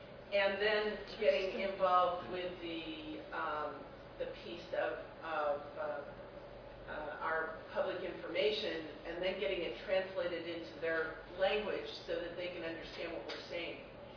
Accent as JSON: {"language": "English", "region": "Colorado", "country": "United States", "said": "I'm from Weld County in Colorado."}